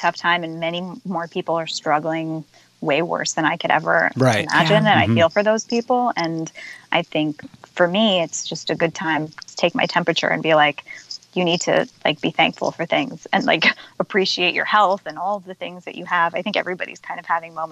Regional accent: New Jersey, United States; I'm originally from Jersey, so it was hard to kind of be on the other side of the country.

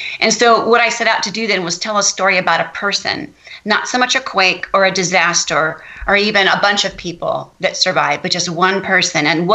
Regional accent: California, United States; Well, I live in California. It's my home state, and this is not my first book

